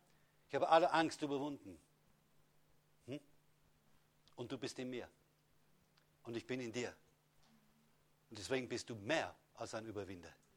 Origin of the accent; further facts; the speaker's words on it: London, United Kingdom; Ich bin aus Großbritannien, dort geboren, in der Stadt London. Als ich ein Kind war, war mehr Gottesfurcht als heute in dem Land.